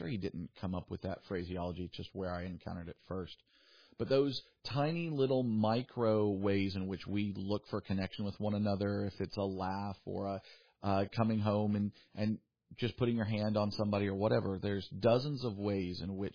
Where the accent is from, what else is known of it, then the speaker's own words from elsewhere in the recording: the South, United States; I grew up in the South. I've only ever operated in the South. So I've not lived in the North or Midwest.